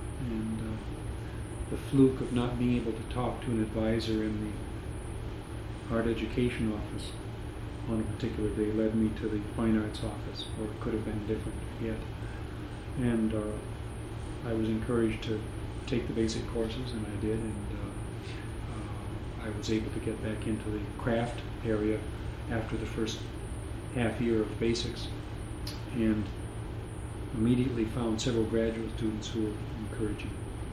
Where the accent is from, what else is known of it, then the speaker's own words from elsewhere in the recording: Detroit, Michigan, United States; also born or lived in Farmington; And I grew up in Northwest Detroit, was born there, stayed there until about 1957 when my parents moved to Farmington.